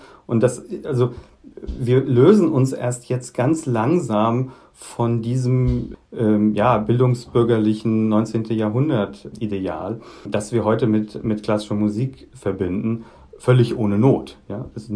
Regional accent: Frankfurt, Hesse, Germany; jetzt 40 und ich habe das noch mitbekommen, dass man in spezielle Geschäfte gehen musste. Also ich komme aus Frankfurt am Main

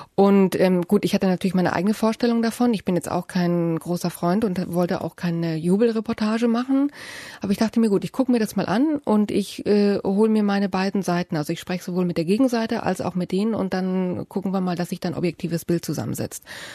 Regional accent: Munich, Bavaria, Germany; also ich bin in München aufgewachsen

